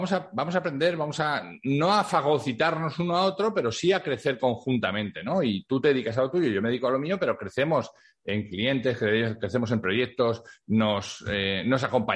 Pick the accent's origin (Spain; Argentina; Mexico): Spain; los españoles tenemos tanto complejo con el, o sea, nos han hecho tener tanto complejo con el inglés